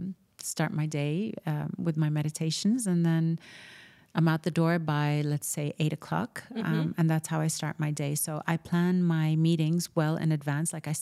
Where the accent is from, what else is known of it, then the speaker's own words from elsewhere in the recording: Dubai, United Arab Emirates; And born and raised in Dubai. Dubai is home.